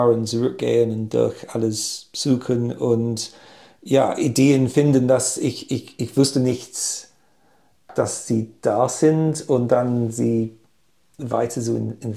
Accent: United Kingdom; German is a second language; Ich komme aus Großbritannien, so Anfang des Tages muss ich immer Tee trinken

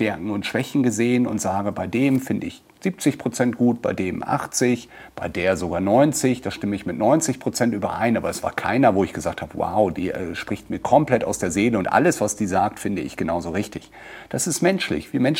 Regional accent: Emlichheim, Lower Saxony, Germany; Bei uns in Emlichheim gab es ja eine etwas turbulentere Wahl der Kandidaten

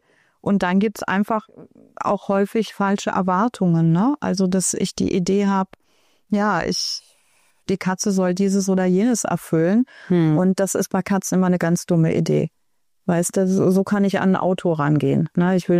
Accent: Berlin, Germany; ich bin ja Berlinerin und wir haben Schrebergärten, viele in der Stadt.

